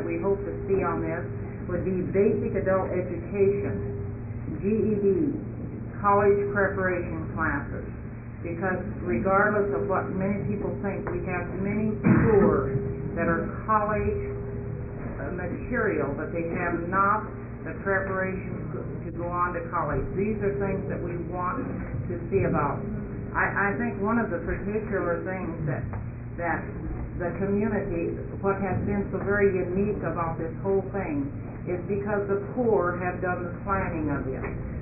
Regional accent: Hood River, Oregon, United States; from Hood River and have been working with the Oregon Household Report for almost a year now.

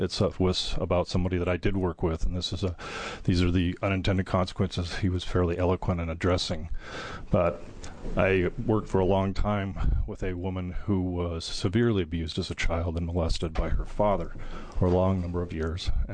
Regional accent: Eugene, Oregon, United States; I'm from the Eugene Springfield area.

